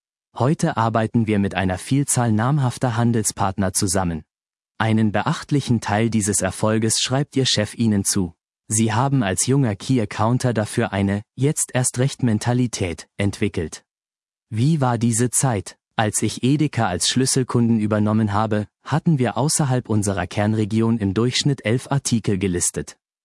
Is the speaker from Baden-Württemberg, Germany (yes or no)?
yes; Offenburg, Baden-Württemberg, Germany; Besonders genieße ich ausgiebige Marktbesuche am Samstagmorgen in meiner Geburtsstadt Offenburg.